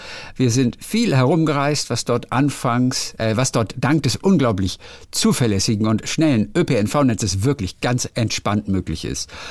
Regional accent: Kaufbeuren, Bavaria, Germany; Ich komme tatsächlich aus Kaufbeuren. Ich bin dort aufgewachsen und zur Schule gegangen. Kleine Stadt, wirklich kleine Stadt im Ostallgäu in Bayern.

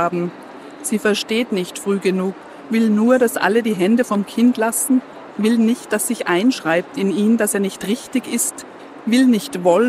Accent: Austria; die Großmutter ist im Gebirge, wo ich herkomme. Ich kann mich irgendwie nicht ganz lösen davon, von meinen Generationenproblemen oder Herkunftskomplexen, wie viele Österreicher, denke ich.

